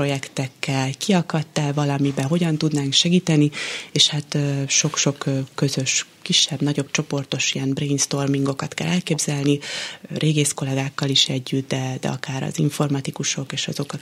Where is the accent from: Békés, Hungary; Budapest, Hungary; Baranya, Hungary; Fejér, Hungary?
Budapest, Hungary; én is egyébként budapesti vagyok